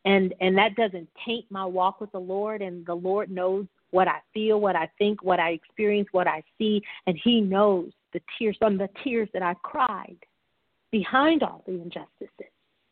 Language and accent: English; United States; And I am an American.